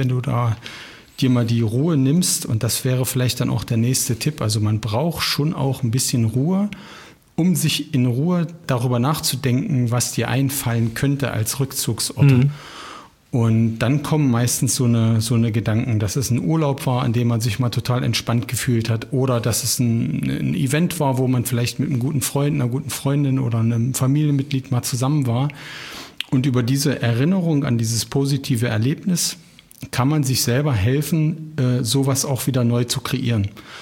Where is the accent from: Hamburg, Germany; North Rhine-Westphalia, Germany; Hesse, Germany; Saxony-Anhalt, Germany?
Saxony-Anhalt, Germany; Ilsenburg; du weißt, wir kommen beide aus dem Harz. Und wenn wir dann in dem Ort sind, wo ich geboren bzw. aufgewachsen bin, im kleinen Ilsenburg